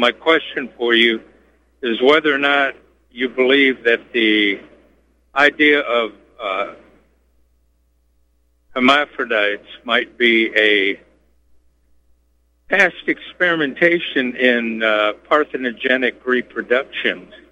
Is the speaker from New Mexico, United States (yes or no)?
no; Detroit, Michigan, United States; You know, I'm from Detroit. I'm in my mid-60s. And I'm from a neighborhood that we had every ethnicity imaginable in one neighborhood, hundreds of kids.